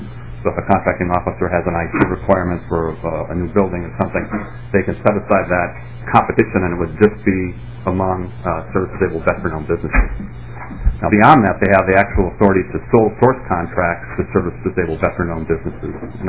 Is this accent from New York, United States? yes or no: no; St. Paul, Minnesota, United States; I grew up in St. Paul.